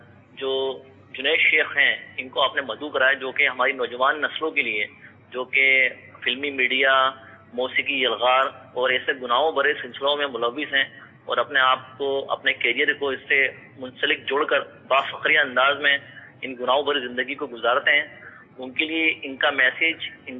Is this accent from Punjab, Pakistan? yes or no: no; Karachi, Sindh, Pakistan; now in United Arab Emirates; متحدہ عرب امارت سے, میں پاکستان کراچی کا رہنے والا ہوں.